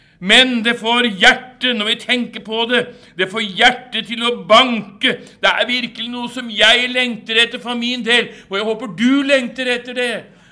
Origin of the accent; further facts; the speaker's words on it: Rælingen, Akershus, Norway; oppe ved Lillestrøm-traktene, der jeg er fra, Rælingen, hvis det er noen som vet hvor det er hen.